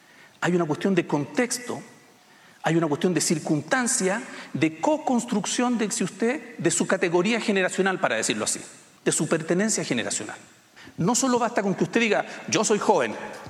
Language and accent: Spanish; Chile; moved away as an adult; now in Costa Rica; En mi país, en Chile, llega hasta los 29. Cuando yo estaba por cumplir 30, me vine a vivir a Costa Rica para tener 5 años más de juventud.